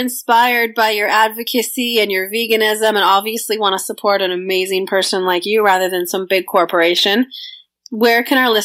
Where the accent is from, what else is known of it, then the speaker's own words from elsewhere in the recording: Victoria, British Columbia, Canada; also born or lived in Whistler; now in Vancouver, Canada; I'm from small towns. I came from Victoria, and then I lived in Whistler. And when I moved to Vancouver